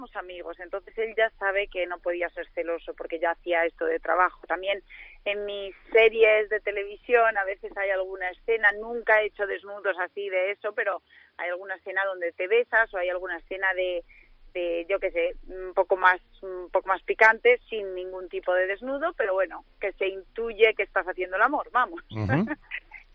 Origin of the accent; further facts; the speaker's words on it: León, Castile and León, Spain; ya, pero yo soy de León. Entonces tampoco pega nada, ¿me entiendes?